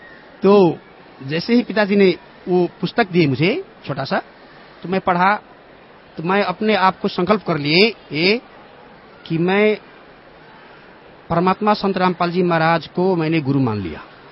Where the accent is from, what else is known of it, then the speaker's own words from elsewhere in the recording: Nepal; मैं नेपाल का रहने वाला हूँ